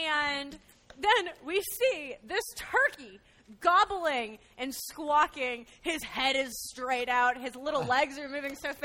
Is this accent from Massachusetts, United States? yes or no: yes; Massachusetts, United States; I am originally from Massachusetts, and where we lived was not in Boston. We lived in kind of a more rural area